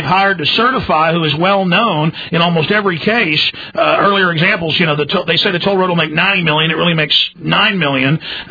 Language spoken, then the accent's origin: English; Rockwall, Texas, United States; and I grew up in Rockwall, Texas, outside Dallas, they built literally tens of thousands of apartments and condos that were falling apart.